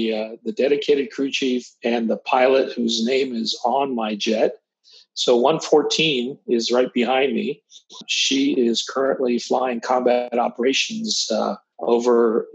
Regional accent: El Paso, Texas, United States; born there; So I'm an Army brat, born in El Paso, Texas. Traveled all around the world, mostly South and Central America with my dad.

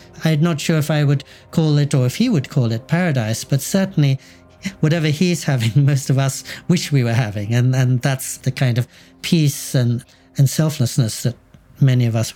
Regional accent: India; I'm Indian by birth and 100% Hindu by birth

